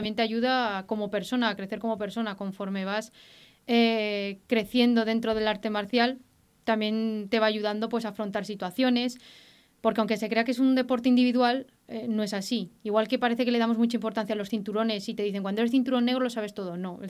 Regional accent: Aragon, Spain; yo había estado desde los 4 a los 10 años practicando jota, como buena aragonesa

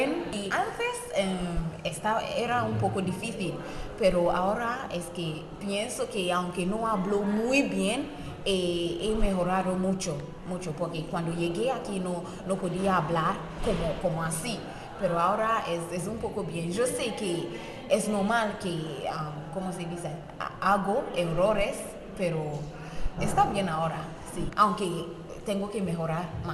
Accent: Ghana; Spanish is a second language; soy de un país habla inglesa, soy de Ghana

